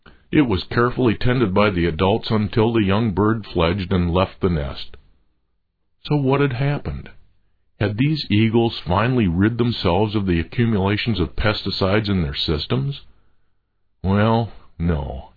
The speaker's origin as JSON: {"language": "English", "town": "Cedarville", "region": "Michigan", "country": "United States", "tie": "born or raised there", "said": "I grew up in Cedarville, a small town in upper Michigan."}